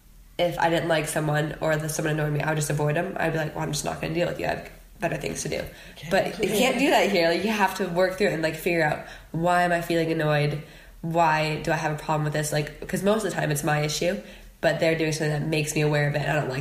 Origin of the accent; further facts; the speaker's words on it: United States; Like, being an American, I don't know if this is just like a stereotypical American thing, but I'm just very blunt in the way that I speak